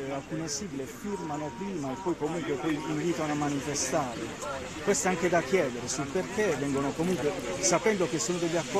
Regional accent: Basilicata, Italy; io sono lucano, lavoro in Toscana da diversi anni

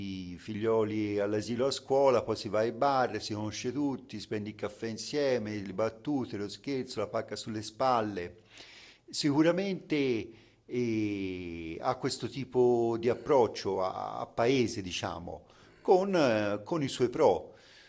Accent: Tuscany, Italy; non lo dico da colonnatese perché non lo sono, sono toscano

